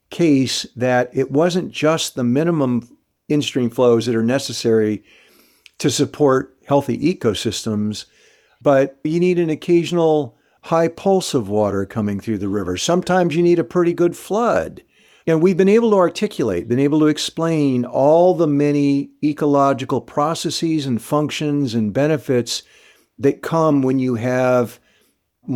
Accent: San Diego, California, United States; I'll use the example of my hometown. I grew up in San Diego, California.

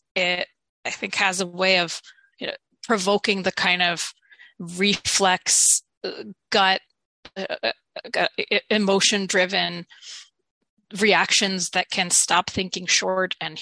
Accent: Ukraine; because as you know, I'm from Ukraine.

